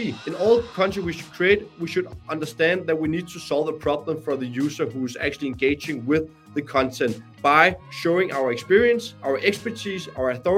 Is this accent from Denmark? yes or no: yes; Copenhagen, Capital Region of Denmark, Denmark; English is a second language; I've been working with the SEO for almost 10 years. And I'm from Copenhagen in Denmark.